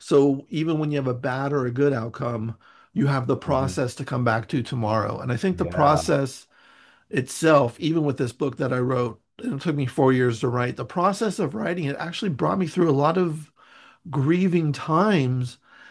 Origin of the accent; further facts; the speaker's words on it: Millbrae, California, United States; also born or lived in San Francisco; now in Los Angeles, United States; I'm from San Francisco. I grew up in Millbrae, but I lived most of my life